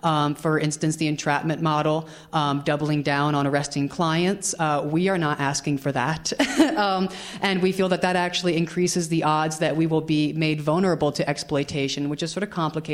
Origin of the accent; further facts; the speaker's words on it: Seattle, Washington, United States; I'm from Seattle, and so is Maggie, and massage parlor raids are happening in droves in Seattle.